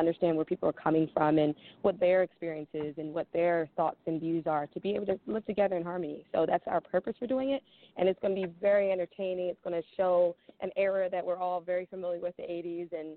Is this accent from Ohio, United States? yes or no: no; Philadelphia, Pennsylvania, United States; another Philadelphia story, which is where we are from. We're from Philadelphia.